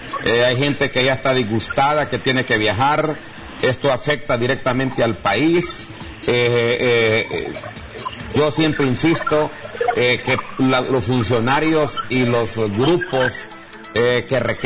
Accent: Honduras; porque como hondureños estamos preocupados por este problema

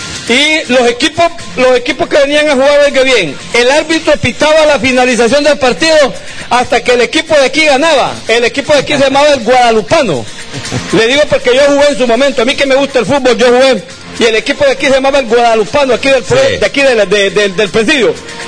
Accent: Minas de Oro, Comayagua, Honduras; como dicen en mi pueblo, en Minas de Oro, Comayagua.

